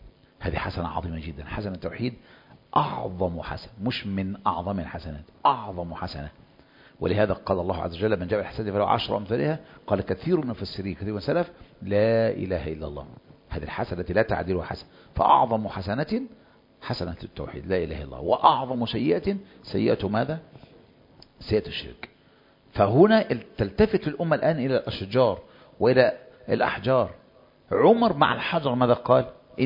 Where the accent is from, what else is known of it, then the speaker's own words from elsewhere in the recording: Egypt; إن لو كان عندنا في مصر وكذا مثل هذا الفضل